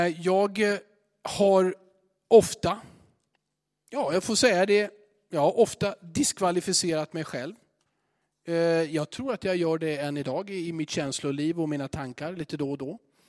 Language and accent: Swedish; Sundbyberg, Stockholm County, Sweden; Jag född och uppvuxen i Sundbyberg.